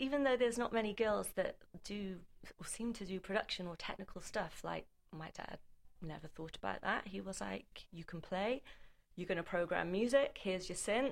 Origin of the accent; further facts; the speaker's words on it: Wales, United Kingdom; moved away; also born or lived in London; Yes, born and raised in Wales. Spent a while in London and then legged it out here 10 years ago.